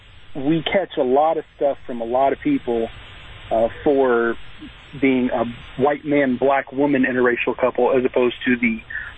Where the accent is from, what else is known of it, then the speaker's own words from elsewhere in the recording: California, United States; But being from California, I'm so written off from my home state.